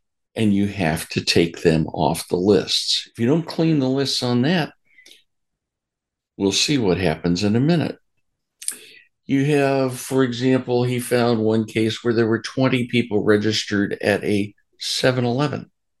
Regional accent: Florida, United States; Even my home state of Florida doesn't yet do that, but it wouldn't be hard.

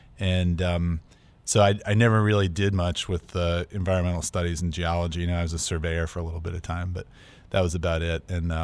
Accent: Lexington, Massachusetts, United States; I grew up in Lexington, Massachusetts, just outside Boston.

